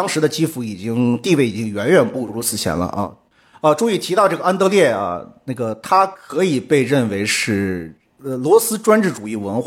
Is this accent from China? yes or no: yes; Luoyang, Henan, China; born there; 我说我在广州工作。他们就问我啊，你的出生地在哪里？我就说我是出生在河南洛阳。